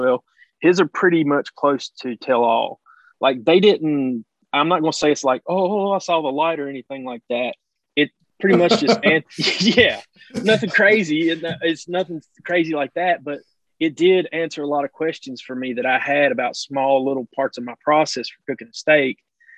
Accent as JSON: {"language": "English", "town": "Galax", "region": "Virginia", "country": "United States", "tie": "born or raised there", "said": "we went to Galax, and Galax is kind of my hometown, man, and I really wanted to hit up there, man."}